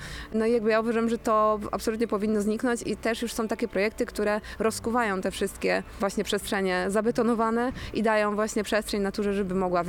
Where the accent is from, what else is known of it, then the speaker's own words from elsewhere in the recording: Poznań, Greater Poland Voivodeship, Poland; Na przykład w Poznaniu właśnie na wielu tych osiedlach na Piątkowie, skąd jestem tak oryginalnie, tam najczęściej przebywam